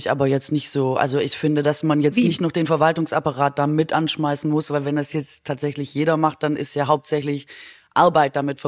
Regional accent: Baden-Württemberg, Germany; accent: Swabian; first language Swabian; tatsächlich bin ich ja schwäbisch groß geworden. Also meine Muttersprache ist ja schwäbisch. Und ich habe bis zu meinem 22. Lebensjahr nur schwäbisch gesprochen und konnte kein Hochdeutsch und musste das dann richtig hart lernen, was man manchmal auch noch merkt. It's my second language.

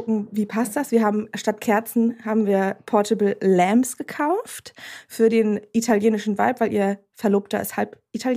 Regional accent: Parchim, Mecklenburg-Vorpommern, Germany; War einkaufen in Parchim City, in meiner alten Heimat.

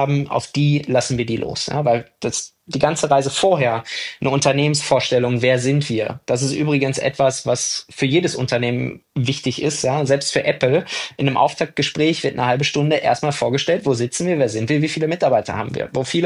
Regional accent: North Rhine-Westphalia, Germany; ja, also ich komme aus dem Ruhrgebiet

